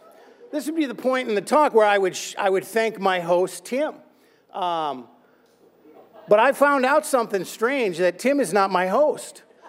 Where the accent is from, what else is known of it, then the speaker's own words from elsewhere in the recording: Fargo, North Dakota, United States; I'm from Fargo, North Dakota, as I said.